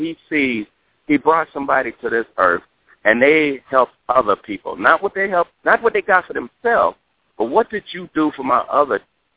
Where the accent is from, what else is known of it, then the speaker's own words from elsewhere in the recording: Cleveland, Ohio, United States; We're both from Cleveland, best friends.